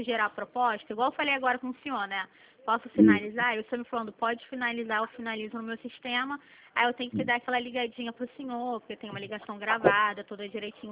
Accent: Rio de Janeiro, Brazil; Eu sou de Jacarepaguá, mas o escritório é aqui no centro do Rio.

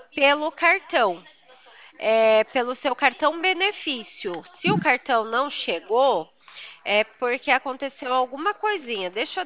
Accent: São Paulo, Brazil; Eu sou daqui de São Paulo.

